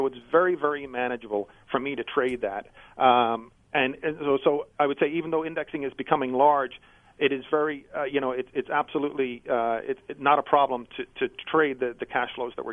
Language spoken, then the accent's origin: English; Ireland; moved away; You know, I grew up in Ireland. My goal was to try and get a scholarship to come to the United States. I ended up coming to Villanova